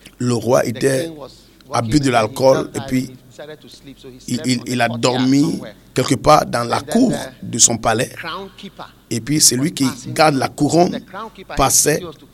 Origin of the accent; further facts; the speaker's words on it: Ghana; Moi, je suis Ghanéen, je suis de Ghana. Même si vous pensez que je ne suis pas Ghanéen, je suis de Ghana. Parce que j'ai été ici toute ma vie.